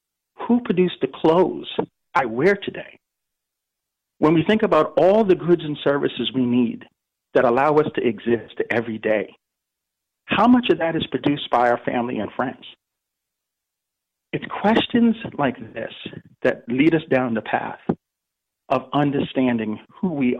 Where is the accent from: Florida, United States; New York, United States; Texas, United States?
New York, United States; Bronx; I mean, I was born and raised in the Bronx, you know, by a single parent, college educated, graduate school educated.